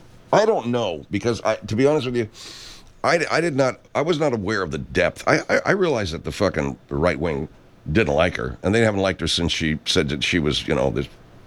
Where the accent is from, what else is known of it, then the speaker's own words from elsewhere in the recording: Arcadia, United States; I remember one year Arcadia, my hometown Arcadia, went pretty far in the Little League World Series.